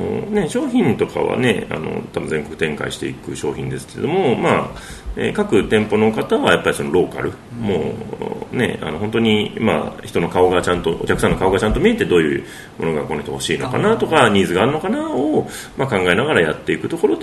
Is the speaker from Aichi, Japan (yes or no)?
no; Wakayama, Japan; 僕の地元の和歌山も